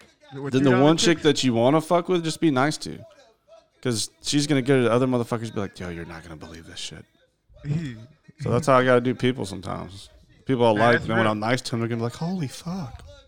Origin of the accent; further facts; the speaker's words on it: Georgia, United States; I'm from Georgia